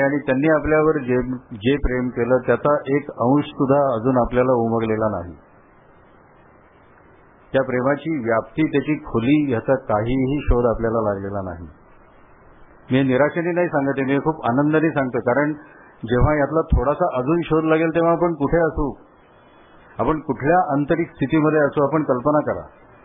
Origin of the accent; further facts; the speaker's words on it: Maharashtra, India; accent: Puneri; मी अगदीच पुणेरी भाषेत बोलतो.